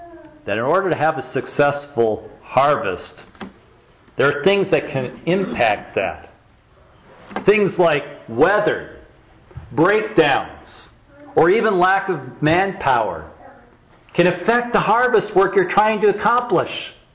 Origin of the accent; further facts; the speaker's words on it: Spokane, Washington, United States; when I grew up near Spokane, Washington, there was the South Hill where you could look across the whole city.